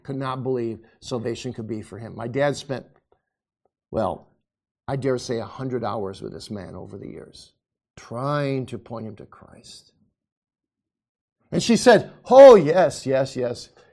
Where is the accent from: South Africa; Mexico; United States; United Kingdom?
United States; Kalamazoo, Michigan; And I know this man quite well. I grew up with him in Kalamazoo.